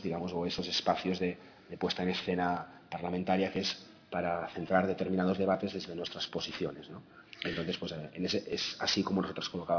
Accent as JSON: {"language": "Spanish", "region": "Catalonia", "country": "Spain", "said": "con lo buenos que somos los catalanes"}